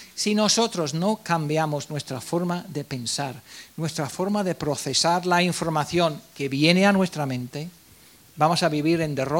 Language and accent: Spanish; England, United Kingdom; mi pueblo es un pueblo por ahí escondido ahí en el centro de Inglaterra.